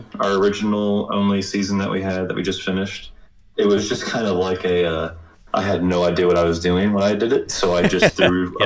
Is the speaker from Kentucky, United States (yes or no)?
yes; Kentucky, United States; And I'm actually from Southern Kentucky.